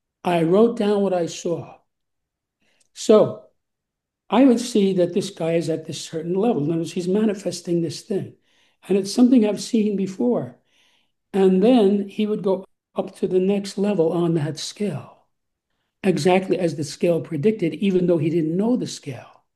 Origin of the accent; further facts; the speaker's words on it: New York City, New York, United States; I'm from New York City. I grew up with Donald Trump ever present.